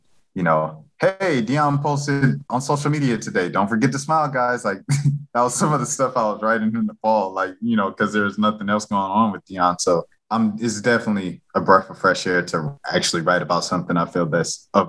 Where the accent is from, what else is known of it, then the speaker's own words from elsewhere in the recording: Atlanta, Georgia, United States; And I'm from Atlanta.